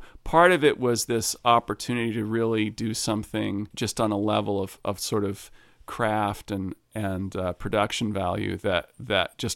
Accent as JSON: {"language": "English", "region": "Kentucky", "country": "United States", "tie": "born or raised there", "also_born_or_lived": "Switzerland", "said": "I mean, I was born in the States, but we very quickly moved to Switzerland, and I grew up or spent a few years as a young kid in Switzerland, and there was a certain kind of European influence there. And then we moved from there to Kentucky"}